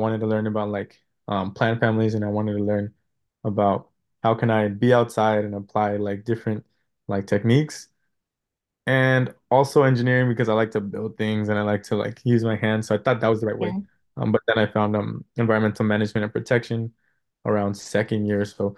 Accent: Hayward, California, United States; So I'm from Hayward, and I moved maybe like three schools in middle school until I finally landed at like the fourth one

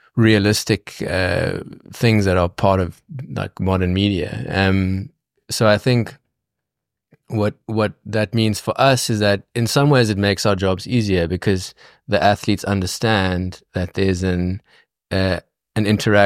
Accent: South Africa; And I think being a South African is also quite special in many ways in that world

